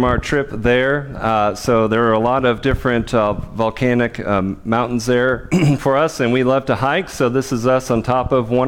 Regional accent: Pacific Northwest, United States; We are from the Northwest, so we know that we will be able to survive in Mexico.

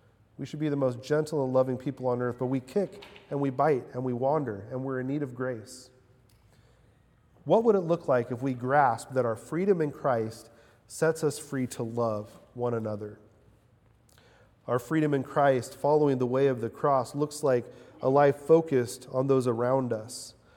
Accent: Mexico; I remember growing up in Mexico

